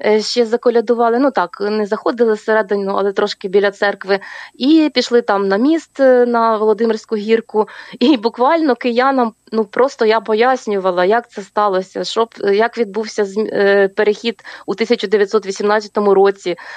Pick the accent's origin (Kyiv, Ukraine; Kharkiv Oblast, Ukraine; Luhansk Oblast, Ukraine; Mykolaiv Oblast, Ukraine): Kyiv, Ukraine; Ну, ми в кияни всі